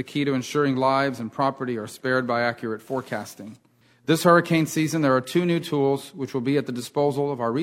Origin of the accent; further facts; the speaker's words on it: Florida, United States; Although my home state of Florida has not seen a hurricane make landfall in almost 11 years